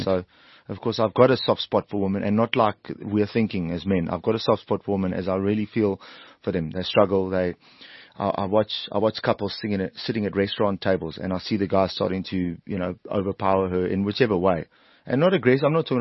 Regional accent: South Africa

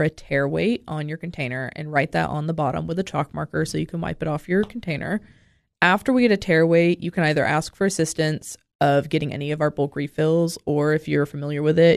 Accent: Tennessee, United States; So even though I grew up in Clay County, like, growing up in Tennessee, in small town Tennessee

